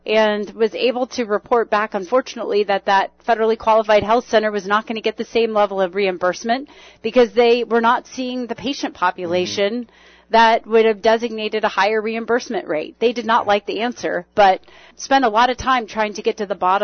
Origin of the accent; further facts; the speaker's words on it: Scottsdale, Arizona, United States; I'm an Arizona native. I was born and raised in the Phoenix metro area. I grew up in Scottsdale. I'm an alum of Saguaro High School.